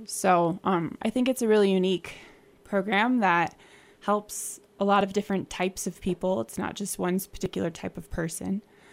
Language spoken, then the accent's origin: English; Silt, Colorado, United States; I did. I'm from Silt, born and raised.